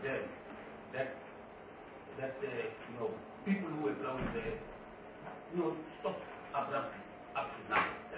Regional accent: Northern Cape, South Africa; as I say, I'm from the Northern Cape

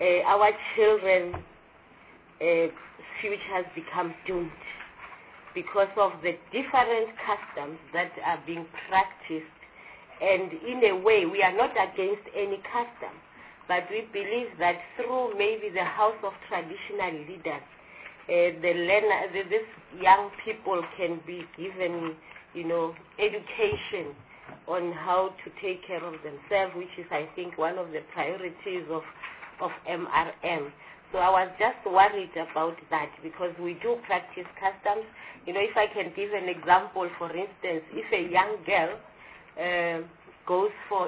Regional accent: Mpumalanga, South Africa; I come from Mpumalanga. And I come from deep rural Mpumalanga where... they say it's the former Kwandebele.

